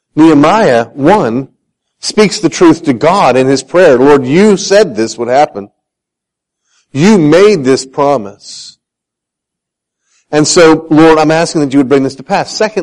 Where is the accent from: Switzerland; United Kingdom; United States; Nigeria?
United Kingdom; Scotland; Now today you have before you not only a Scot, but as you might expect, a Scottish Presbyterian.